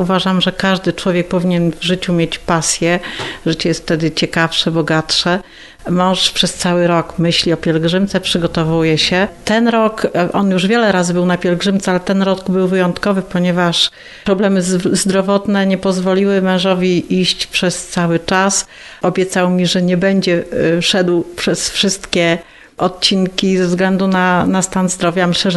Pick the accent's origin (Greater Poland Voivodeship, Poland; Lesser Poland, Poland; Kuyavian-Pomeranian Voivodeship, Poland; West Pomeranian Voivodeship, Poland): Greater Poland Voivodeship, Poland; Opatówek; Jestem rodowitą opatowianką od ponad 300 lat. Moja rodzina, moi przodkowie tutaj mieszkali.